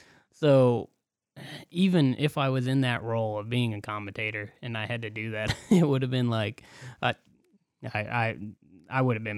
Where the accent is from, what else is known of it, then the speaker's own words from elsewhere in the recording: Siloam Springs, Arkansas, United States; I was born in Silent Springs, Arkansas. Shout out Panthers. And born and raised.